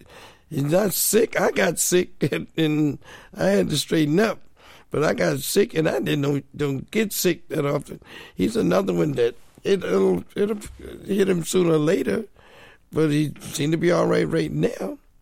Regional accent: New Jersey, United States; Like, I grew up in New Jersey when West Side Story, Hair, all of those, you know, Broadway plays was jumping off.

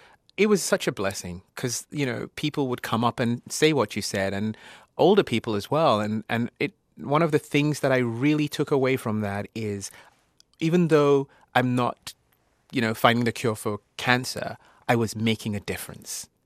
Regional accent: England, United Kingdom; Yeah, I remember growing up in England. It was really sad.

